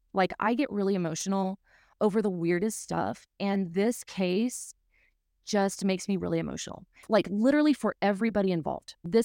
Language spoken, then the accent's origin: English; Mississippi, United States; You know, we grew up in South Mississippi, so we understand damage being through